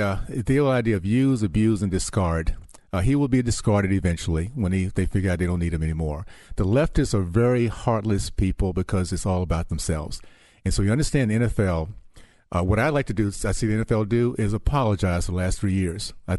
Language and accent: English; Tallahassee, Florida, United States; And my story is I grew up in the Deep South, Tallahassee segregated community, KKK and Jim Crow